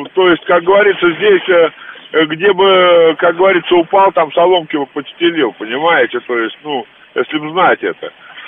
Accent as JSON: {"language": "Russian", "region": "Moscow", "country": "Russia", "tie": "born or raised there", "said": "я москвич коренной, в общем-то, родился в Москве и несколько поколений."}